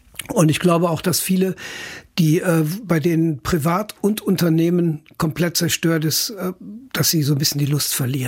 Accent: Rhineland-Palatinate, Germany; wenn ich Ihnen vor einer Woche gesagt hätte, ich komme aus dem Ahrtal, hätte von Ihnen kein Mensch gewusst, wo ich herkomme.

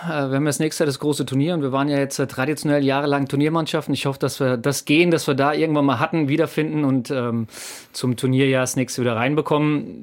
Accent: Mainz, Rhineland-Palatinate, Germany; Sehe mich als Mainzer, ich habe eine sehr tiefe Verbindung zur Stadt, zu den Leuten hier

